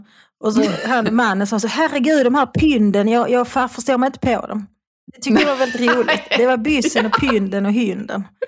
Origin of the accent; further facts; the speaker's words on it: Malmö, Skåne, Sweden; accent: Malmö; also born or lived in Svedala / Lund / Österlen / Stockholm; Sen flyttade jag tillbaka till Malmö så fort jag kunde, det vill säga när jag var 18 år. Sen har jag bott många, många år i Lund, jag har bott många år på Österlen. Jag har faktiskt bott en del i Stockholm också, men jag håller fast i min malmitiska.